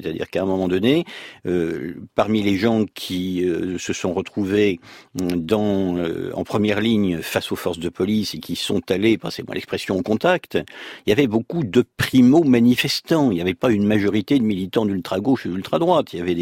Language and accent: French; Paris, Île-de-France, France; Alors écoutez, moi je suis parisien